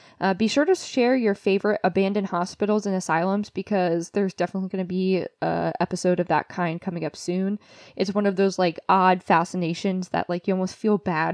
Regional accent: United States; I'm from the United States, but I was thinking of maybe doing like a, you know, the state's urban legends type thing.

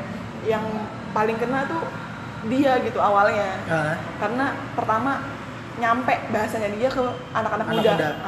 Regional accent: North Jakarta, Jakarta, Indonesia; Karena gue dari Jakarta Utara, dan itu banyak-banyak truk peti kemas ya.

